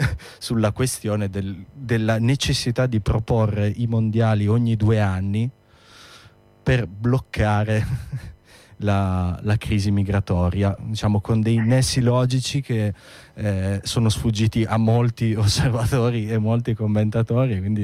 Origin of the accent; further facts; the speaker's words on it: Turin, Piedmont, Italy; Sì, su questo da torinesi possiamo confermare su le ricadute positive delle Olimpiadi